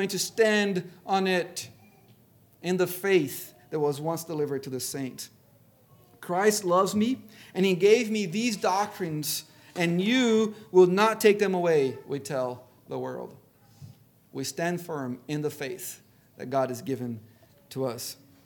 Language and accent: English; Brazil; I grew up in Brazil, and there was always a fight against dengue fever.